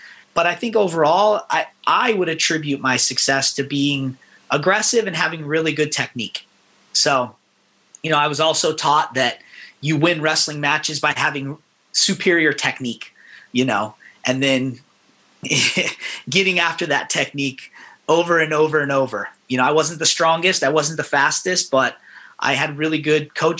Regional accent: Las Vegas, Nevada, United States; It's like I grew up in Las Vegas. I went to Arizona State. Tempe and Las Vegas are very similar.

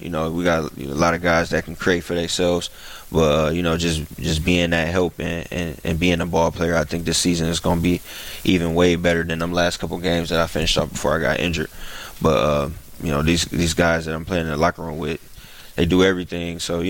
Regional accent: Ohio, United States; because I grew up in Ohio, Cleveland, Youngstown, where everybody cheered for LeBron.

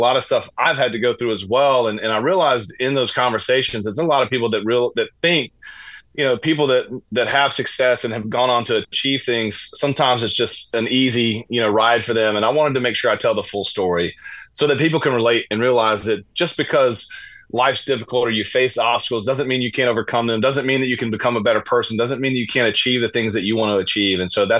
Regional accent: Georgia, United States; We grew up here in Georgia, just outside of Atlanta. So I was an Atlanta Braves fan my entire life.

